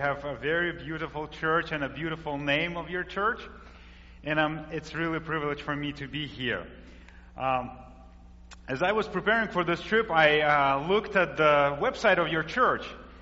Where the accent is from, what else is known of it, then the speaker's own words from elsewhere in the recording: Latvia; born there; English is a second language; I was born, as you will hear from my accent, I was born in Northern Europe, in the country, small country of Latvia. It's about 2 million people. And it used to be part of Soviet Union at that time.